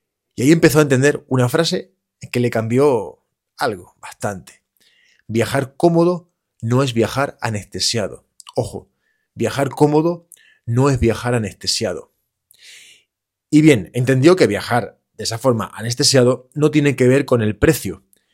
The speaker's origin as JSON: {"language": "Spanish", "region": "Andalusia", "country": "Spain", "accent": "Andalusian", "said": "voy a tratar de no hablar muy rápido para que se me entienda, que mi acento andaluz a veces pues me lleva con prisas."}